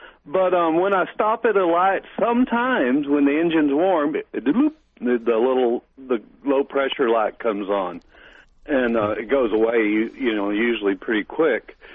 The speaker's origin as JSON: {"language": "English", "region": "Texas", "country": "United States", "said": "I've got one. I'm from Texas."}